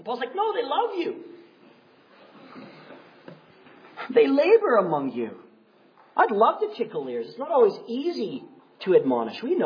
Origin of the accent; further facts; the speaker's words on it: England, United Kingdom; My English neighbors loved it because I'm English.